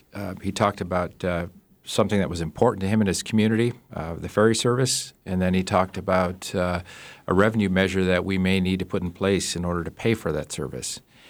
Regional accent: Dillingham, Alaska, United States; my hometown of Dillingham already pays a 6 cents sales tax.

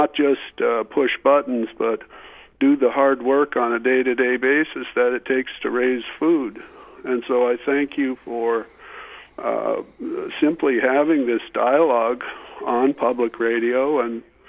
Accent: Minnesota, United States; And I was from Minnesota, came up here to a family farm, and I'm getting old now

